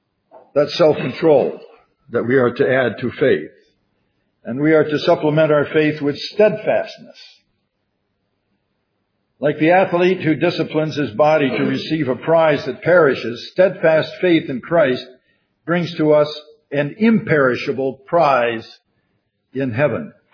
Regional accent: Philadelphia, Pennsylvania, United States; But of course, I was born in Philadelphia and lived near Philadelphia for a lot of my early life.

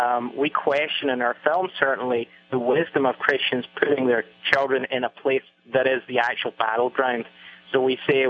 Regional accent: Scotland, United Kingdom; now in United States; looking as a little bit of an outsider, being a British or Scottish coming over to America

